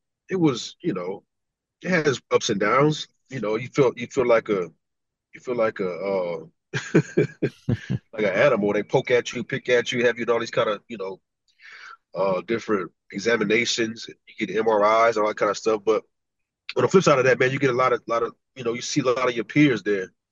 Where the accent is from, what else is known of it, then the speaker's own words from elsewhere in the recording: San Antonio, Texas, United States; so I'm from San Antonio, Texas, but I went to school at UTEP.